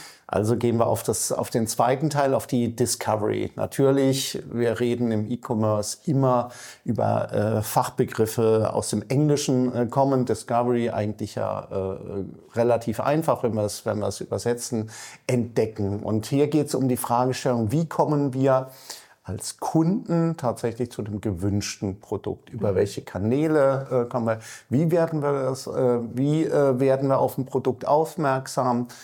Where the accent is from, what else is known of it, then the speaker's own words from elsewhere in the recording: Karlsruhe, Baden-Württemberg, Germany; now in Cologne, Germany; Ich bin ja selber auch nur Immi, wie der Kölner sagt. Bin aus Karlsruhe hier vor vielen, vielen Jahren hergezogen